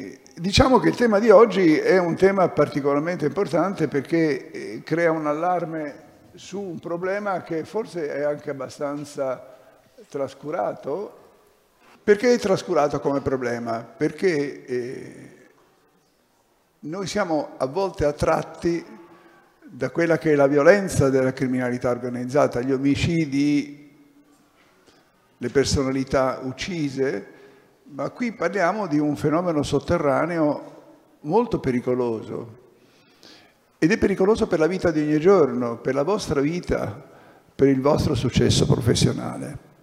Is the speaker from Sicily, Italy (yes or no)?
yes; Palermo, Sicily, Italy; born there; Al contrario di Marco Birolini, io sono nato a Palermo, sono un emigrato di ritorno relativo, cioè sono venuto